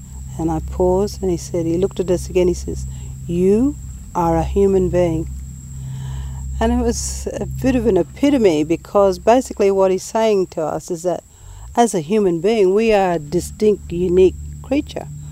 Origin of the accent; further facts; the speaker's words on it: Australia; we're Aboriginal people from Australia and something very unusual is happening, and we're staying at the Hilton Hotel